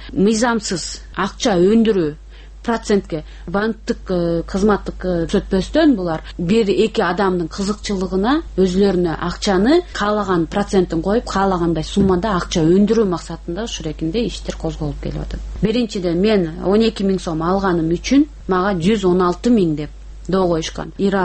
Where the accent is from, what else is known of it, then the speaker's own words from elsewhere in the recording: Naryn Region, Kyrgyzstan; born there; Атбашы районунун Талдысайлык өкмөтүнө караштуу 1 айылында туулганмын.